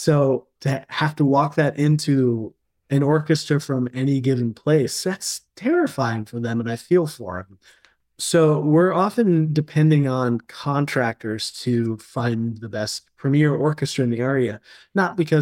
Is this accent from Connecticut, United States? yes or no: yes; Connecticut, United States; I grew up in Connecticut, and so my first symphony concerts that I ever saw were